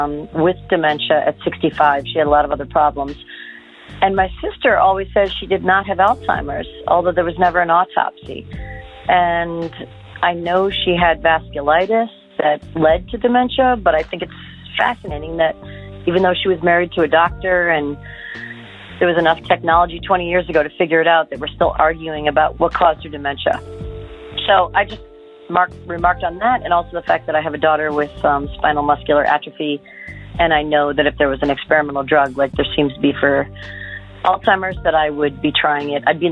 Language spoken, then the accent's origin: English; New York City, New York, United States; from Staten Island, New York